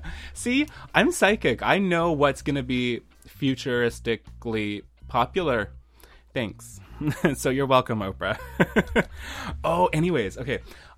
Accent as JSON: {"language": "English", "country": "Canada", "said": "And, you know, even though we're Canadian, we live just a couple hours outside of Seattle."}